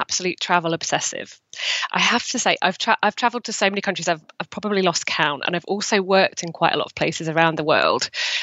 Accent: United Kingdom; now in United States; as you can tell, I'm a Brit, but I live in America.

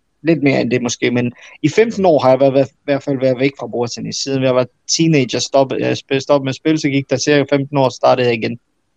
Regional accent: Bosnia & Herzegovina; Danish is a second language; now in Denmark; Bosnien, hvor jeg kommer fra, i Bosnien

